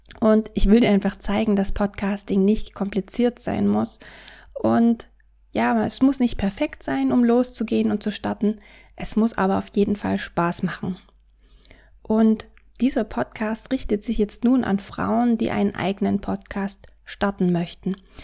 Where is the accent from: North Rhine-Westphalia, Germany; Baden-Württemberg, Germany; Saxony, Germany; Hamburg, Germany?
Saxony, Germany; accent: Saxon dialect; wie du es bestimmt schon an meinem Dialekt etwas heraushören wirst, richtig, ich komme aus Sachsen, genauer gesagt aus der Nähe von Dresden.